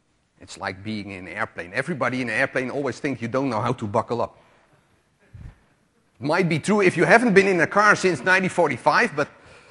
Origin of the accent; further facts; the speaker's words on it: Netherlands; I come from the Netherlands. It's 8 p.m. there